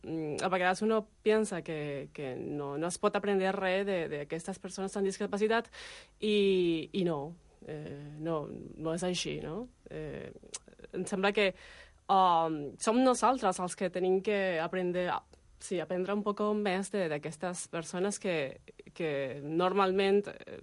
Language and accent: Catalan; Venezuela; Catalan is a second language; moved away as an adult; now in Barcelona, Spain; Venezuela.